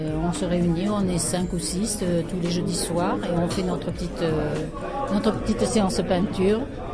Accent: Nouvelle-Aquitaine, France; Je suis originaire du Médoc.

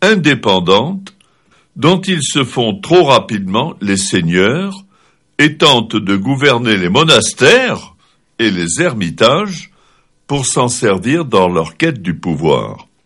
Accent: Lebanon; chez nous, au Liban, on dit avec une certaine pointe d'ironie

